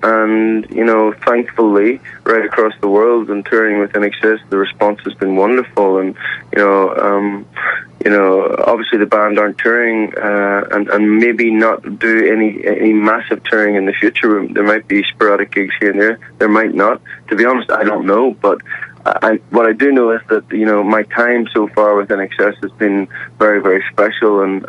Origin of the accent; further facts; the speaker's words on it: Ireland; growing up in Ireland, it was very hard to escape the massive success of … I was born in 76